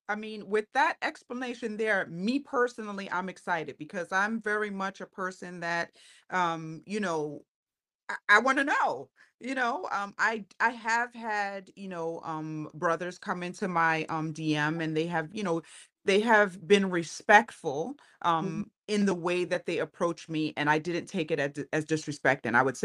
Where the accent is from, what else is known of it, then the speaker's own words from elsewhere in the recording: New York, United States; I'm a New Yorker.